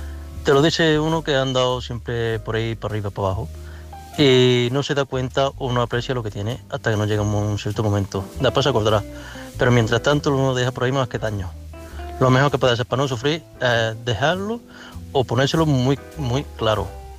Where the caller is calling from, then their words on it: Córdoba, Andalusia, Spain; de Córdoba.